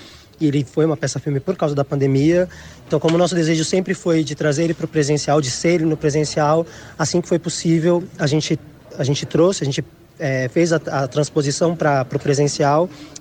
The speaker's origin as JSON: {"language": "Portuguese", "region": "São Paulo", "country": "Brazil", "said": "Nós somos de São Paulo, das periferias de São Paulo"}